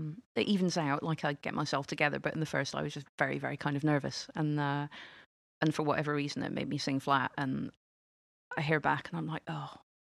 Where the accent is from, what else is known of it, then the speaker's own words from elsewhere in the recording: Scotland, United Kingdom; Well, the fact that I'm Scottish is a technicality because neither of my parents are Scottish, but I grew up there. I lived there for many, many, many years. I self-identify as being from there.